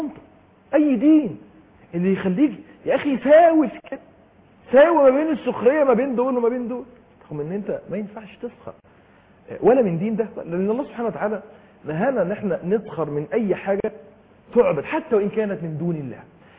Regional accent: Egypt; واحنا كمصريين بنموت في هزار والضحك

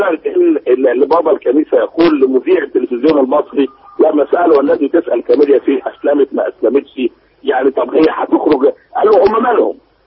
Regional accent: Egypt; انا كمواطن مصري

